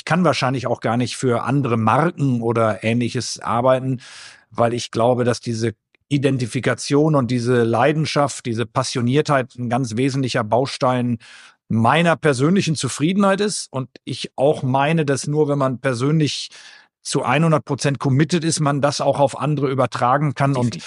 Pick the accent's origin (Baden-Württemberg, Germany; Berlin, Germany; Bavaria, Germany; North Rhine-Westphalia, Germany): North Rhine-Westphalia, Germany; Münster; Ich komme aus Münster, mein Heimatverein ist Preußen Münster.